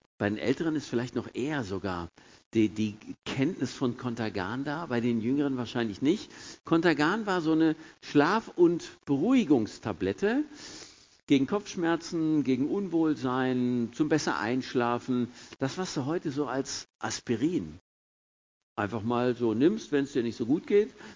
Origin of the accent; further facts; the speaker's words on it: Detmold, North Rhine-Westphalia, Germany; also born or lived in Dortmund; Ich bin in Dortmund auch zur Welt gekommen. Kann mich aber nur begrenzt daran erinnern, weil ich war da nur 2 Wochen. Und dann sind wir nach Detmold umgezogen